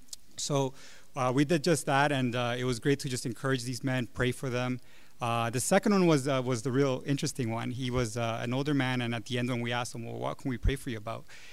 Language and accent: English; Honduras; I'm from Honduras, so I knew it had to do with me.